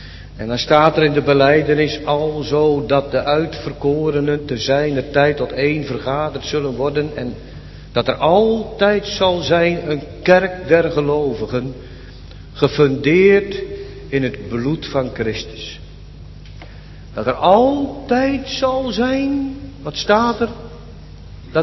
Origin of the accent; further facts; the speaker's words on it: Netherlands; Dat ben ik zelf ook, hoor, ik ben ook een Nederlander.